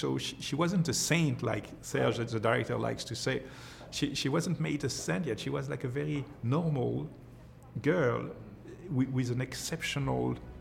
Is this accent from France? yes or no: yes; France; English is a second language; As a kid, growing up in France in a Catholic family